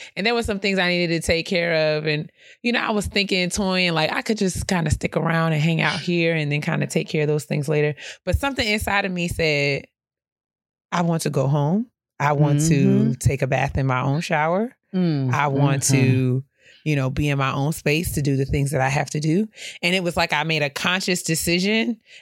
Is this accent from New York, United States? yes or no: yes; New York, United States; as a New Yorker, I feel like I walk with a sense of purpose and intention.